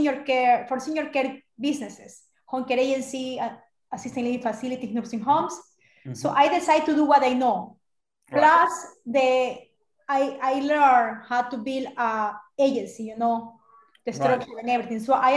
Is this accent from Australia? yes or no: no; Ecuador; moved away as an adult; also born or lived in Miami; now in New York, United States; Well, I'm from Ecuador, but I am in the US for about 20 years. I came to study here my career.